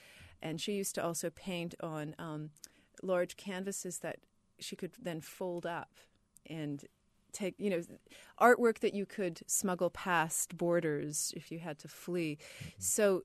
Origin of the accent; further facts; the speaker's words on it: Canada; Perhaps you could tell me what the actual percentage is, me being a Canadian.